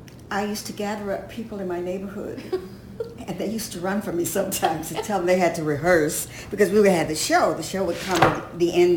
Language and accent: English; Atlanta, Georgia, United States; I come from a family of school teachers. Mm-hmm. So, and I come from the South, Atlanta, Georgia.